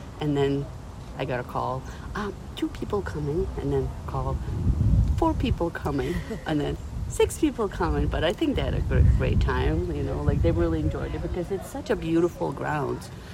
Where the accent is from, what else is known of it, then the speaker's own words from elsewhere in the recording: Ukraine; English is a second language; moved away as an adult; now in Guelph, Canada; I was born in Ukraine. I moved here when I was 18. So like Guelph, I moved to Guelph and I was only here for a few years.